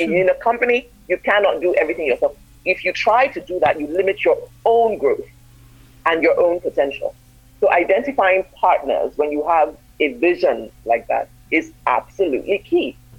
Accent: Ibadan, Oyo, Nigeria; So I'm an Ibadan girl. I grew up in Ibadan.

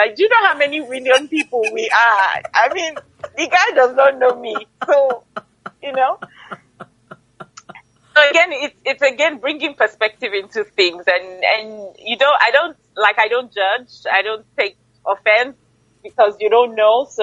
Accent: Nigeria; I'm Nigerian by nationality. I'm female by gender.

